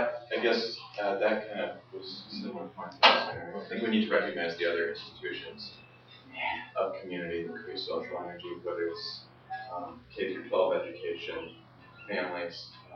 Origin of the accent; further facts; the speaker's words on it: Pacific Northwest, United States; I'm from the Northwest, but lived away for many years, came back about 5 years ago